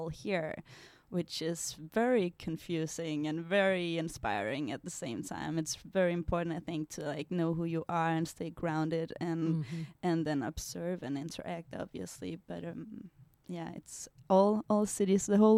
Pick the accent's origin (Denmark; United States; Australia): Denmark; As you know, I come from Denmark